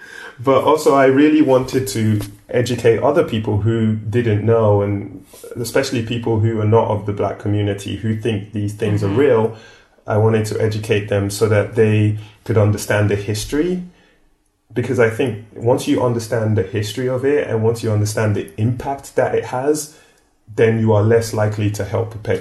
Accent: London, United Kingdom; also born or lived in Nigeria; growing up in London and then living in Nigeria, even though I faced racism in the UK, and then when I lived in Nigeria, there was a little bit of discrimination because of my accent and my background

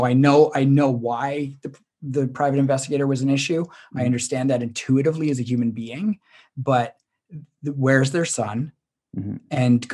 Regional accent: Canada; you're a Canadian podcaster. We're a Canadian podcaster. We cover true crime. I want people to understand Canadians and Canadian stories.

